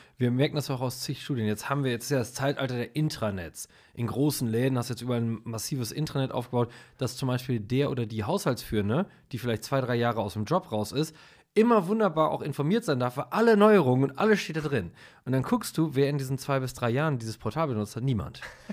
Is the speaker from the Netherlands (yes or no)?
yes; Netherlands; German is a second language; ich bin Holländer, wir kommen immer in andere Länder und können erst die Sprache nicht, dann können wir sie